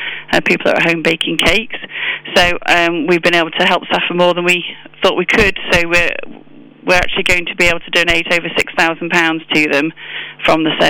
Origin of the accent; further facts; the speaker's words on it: United Kingdom; as British people, it's such a celebration that we shouldn't let what's happening at the moment overshadow it